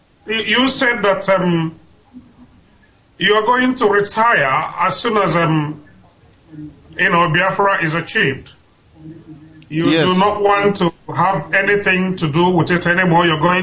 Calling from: London, United Kingdom; I'm calling from London.

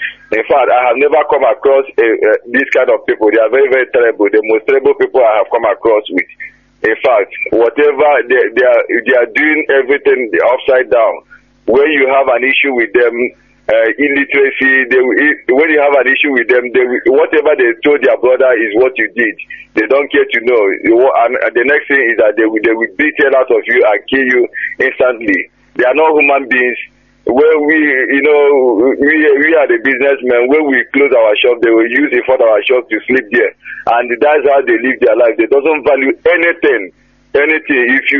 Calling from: Maraba, Nasarawa, Nigeria; I'm calling you from Maraba, Nasarawa State.

